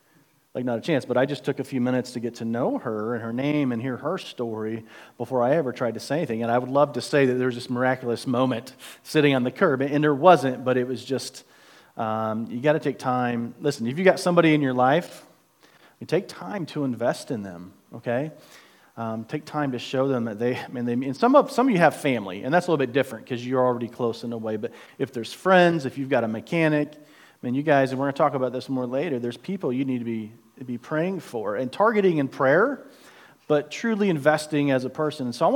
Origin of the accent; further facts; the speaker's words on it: Springfield, Missouri, United States; I'm from Springfield, Missouri, okay, Central Bible School